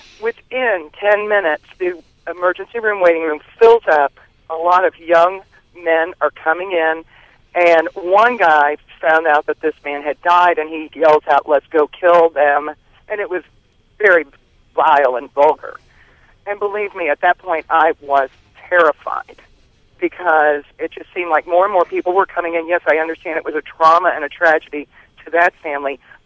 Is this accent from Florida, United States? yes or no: yes; Miami, Florida, United States; I grew up in Miami, Florida. I lived through the cocaine wars in the 70s and 80s.